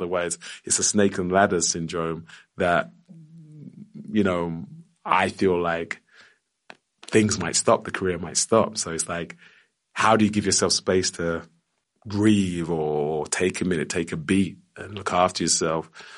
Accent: Plaistow, London, United Kingdom; born there; I was born in Plaistow, East London, and I still go to the same barbers, Mr. T's on the Barking Road.

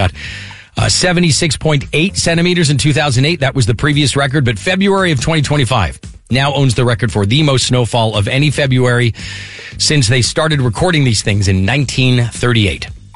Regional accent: Canada; As a Canadian, I say sorry.

